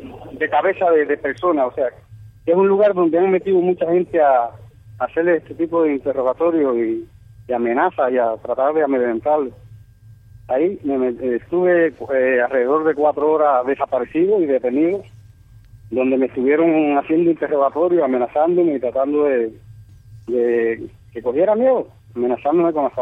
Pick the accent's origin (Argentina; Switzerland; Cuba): Cuba; Santa Clara, Villa Clara; deseando llegarme a mi tierra natal, 9 de la noche, lloviendo en Santa Clara